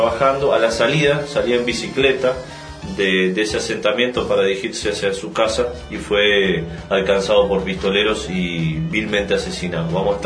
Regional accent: Canelones, Uruguay; En mi zona, en mi tierra, en Canelones

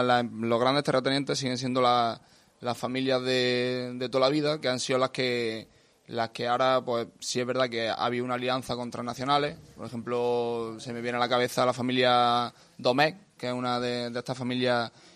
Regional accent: Andalusia, Spain; somos nativos, andaluces nativos sin tierra.

